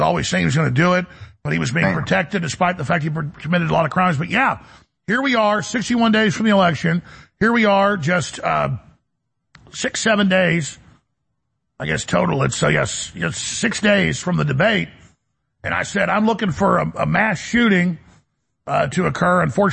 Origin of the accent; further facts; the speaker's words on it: Dallas, Texas, United States; I mean, I grew up in Dallas. I mean, I know a lot of black folks.